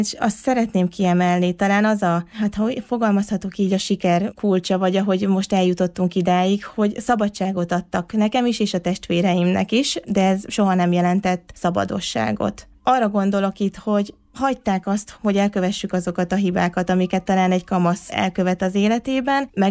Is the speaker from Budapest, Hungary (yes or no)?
no; Mezőkeresztes, Borsod-Abaúj-Zemplén, Hungary; born there; 1988-ban költöztek Mezőkeresztesre. Én is itt születtem, vagy ide születtem, ugye, 91-ben.